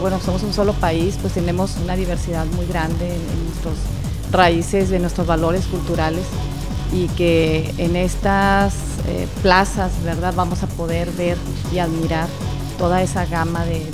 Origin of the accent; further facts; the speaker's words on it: Mexico; se va a poder valorar aún más la riqueza de nuestras raíces como mexicanos.